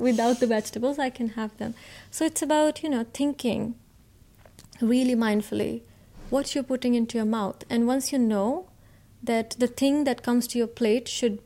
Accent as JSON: {"language": "English", "region": "Punjab", "country": "India", "said": "I come from Punjab, which is a state in India, and Punjab means the land of five rivers."}